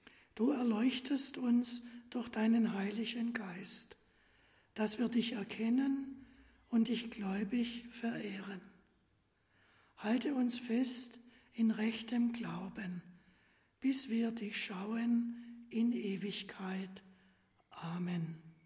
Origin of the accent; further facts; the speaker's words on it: Oberiflingen, Baden-Württemberg, Germany; Ich stamme aus Oberriflinge.